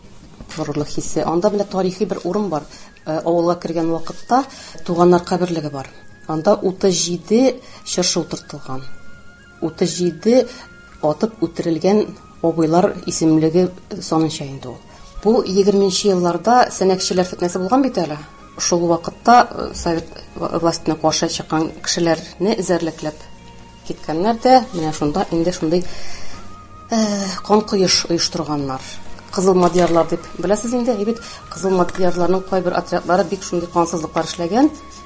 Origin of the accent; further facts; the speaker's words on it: Chally Bashy, Tatarstan, Russia; Һәм инде менә үземнең туган ягыма күчим әле Чаллы башы авылына.